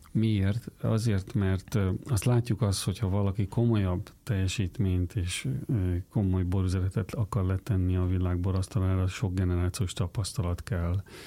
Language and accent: Hungarian; Eger, Heves, Hungary; Hát mondom, egri vagyok, biztos nem fáj, menjünk el a boros ügyre.